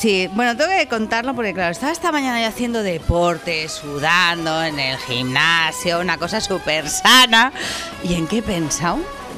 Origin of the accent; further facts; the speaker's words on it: Tarragona, Catalonia, Spain; nosotros, aunque hablemos para el mundo mundial, somos de Tarragona.